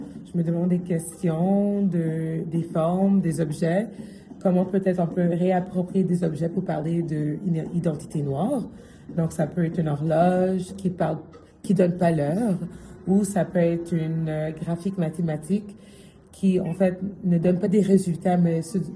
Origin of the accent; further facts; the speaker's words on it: Haiti; now in Montreal, Canada; Je suis haïtienne canadienne.